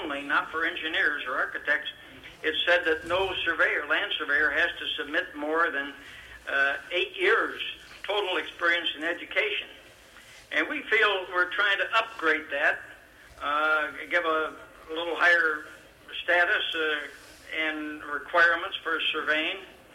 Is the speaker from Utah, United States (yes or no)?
no; Fairbanks, Alaska, United States; Yes, I'm from Fairbanks.